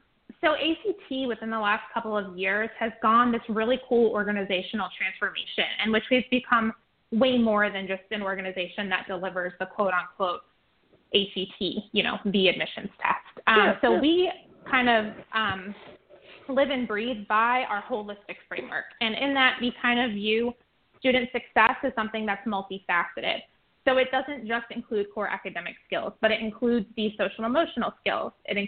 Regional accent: New York, United States; now in Philadelphia, United States; I'm from New York.

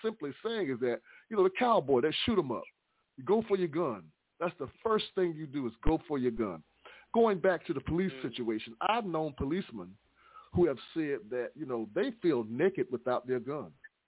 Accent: United States; I remember when they used to ask me, where are you from? And I'd say, United States.

